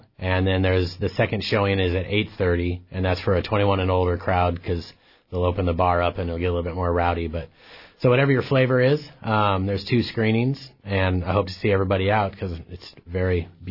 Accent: Alaska, United States; I'm very proud to be back in my hometown and being able to offer this. You know, it's something I've always wanted to do in Alaska

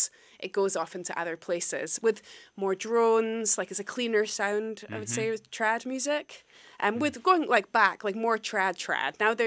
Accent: Scotland, United Kingdom; There's a tune called "The Flowers of Edinburgh," which I grew up playing in Scotland

